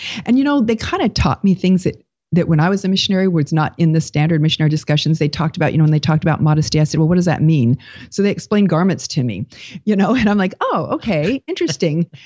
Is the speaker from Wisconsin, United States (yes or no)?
no; Arizona, United States; I grew up in Arizona, where there's a good contingency of Latter-day Saints, but My parents were not active in any religion.